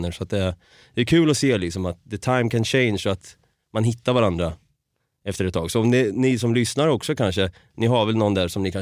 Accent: Norrköping, Östergötland, Sweden; Så i Norrköping är jag uppvuxen och född. Och jag kan ju känna än idag liksom att det var en väldigt bra uppväxt.

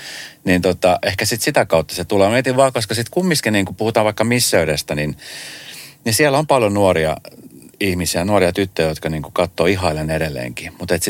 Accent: Colombia; Finnish is a second language; now in Finland; mä oon itse Kolumbiasta.

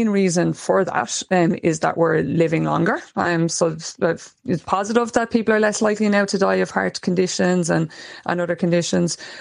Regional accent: Ireland; for us as Irish people, is that the majority of us, yourself and myself included, Sean, have pale Irish skin.

